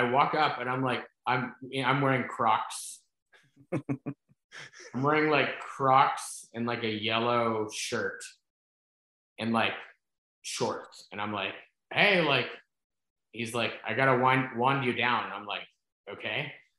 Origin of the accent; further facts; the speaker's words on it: Houston, Texas, United States; growing up in Houston, which is like really exciting because it's my hometown. They filmed in like the, you know, neighborhood city hall that's like six blocks from me where I grew up.